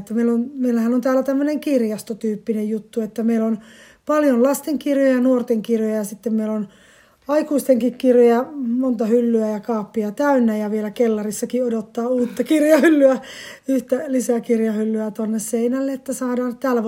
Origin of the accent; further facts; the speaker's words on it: Lahti, Päijät-Häme, Finland; Ja mie on Lahdesta kotoisin, tai nykyään asutaan Lahdessa ja täällä ollaan Kaamasessa mökkiläisinä.